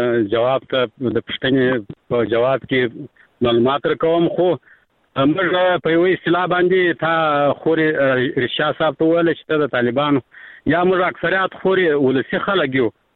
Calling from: Arghandab, Kandahar, Afghanistan; لکندار ولایت ارغنداو ولسوالۍ سره د ټلیفون په کرښه خورې

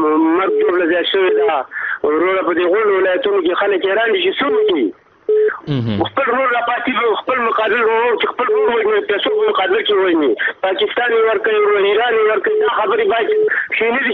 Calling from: Nangarhar, Afghanistan; زه د ننګرهار نه خبرې کوم.

